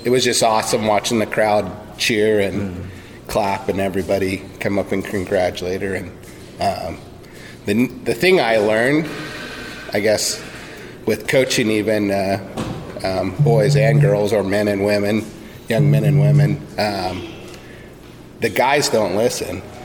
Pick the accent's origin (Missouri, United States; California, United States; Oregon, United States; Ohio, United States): Oregon, United States; Canby; I grew up in Canby and went to the Canby High School, graduated in 96